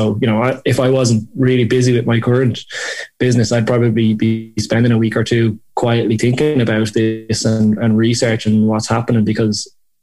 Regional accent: Clondalkin, County Dublin, Ireland; I'm from Clondalkin in Dublin, and every Saturday, or almost religiously as a kid, I would go into town with my friends.

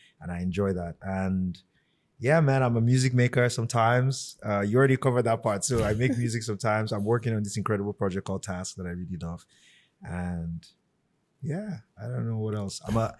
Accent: Nigeria; I love being Nigerian.

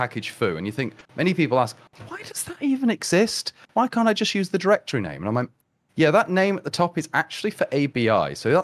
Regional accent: England, United Kingdom; No, it's just because us English people can pronounce T's.

